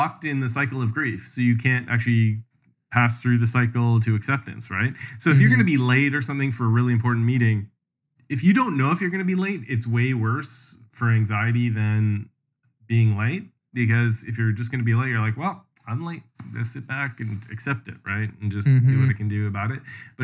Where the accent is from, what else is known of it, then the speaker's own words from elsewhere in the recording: Canada; I grew up in Canada.